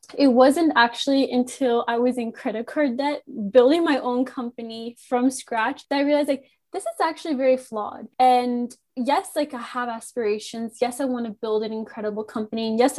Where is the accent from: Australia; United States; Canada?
Canada; Me growing up in Canada, I have always had such a huge appreciation for my parents' work ethic.